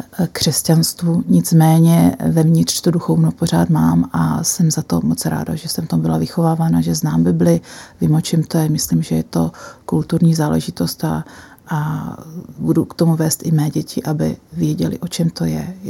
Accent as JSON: {"language": "Czech", "country": "Slovakia", "tie": "born or raised there", "said": "vyrůstala jsem ve silně věřící rodině na Slovensku. Nebyla to teda katolická odnož, ale velmi věřící"}